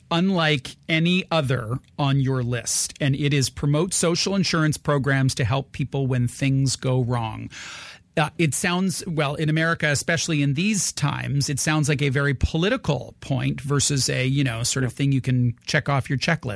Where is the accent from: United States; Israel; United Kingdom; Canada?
Canada; It's interesting, as a Canadian and working on a Canadian show